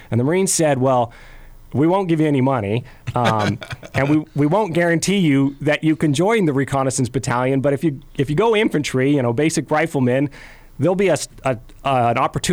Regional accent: Fairbanks, Alaska, United States; also born or lived in Wasilla; Yeah, I'm from Fairbanks. I always hesitate when I say that. So I was born in Wasilla. Don't hold that against me. But I consider Fairbanks my home.

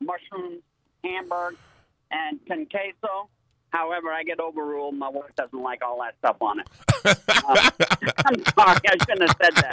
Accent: East Coast, United States; now in Seattle, United States; I'm a Seattle fan, even though I came from the East Coast, which everybody can tell.

